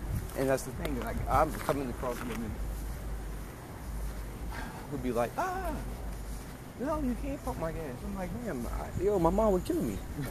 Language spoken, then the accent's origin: English; Philadelphia, Pennsylvania, United States; I'm from Philadelphia, so my mom would beat my ass if I don't pump your gas, I think.